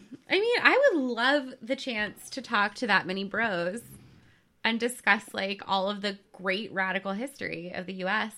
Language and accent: English; United States; I love this country. I love being American. I could mm-hmm. not be from another country.